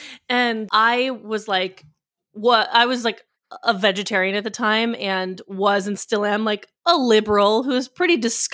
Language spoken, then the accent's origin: English; Colorado, United States; Every time I'm like, oh yeah, I'm from Colorado